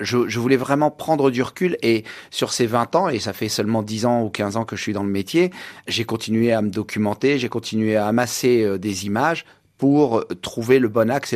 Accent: Marseille, Provence-Alpes-Côte d'Azur, France; born there; Moi, je suis né à Marseille

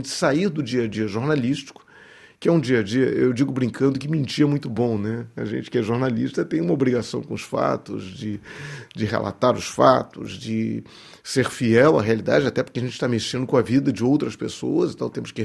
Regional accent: Rio de Janeiro, Brazil; eu sou carioca, sempre morei no Rio, e tenho essa relação com a cidade

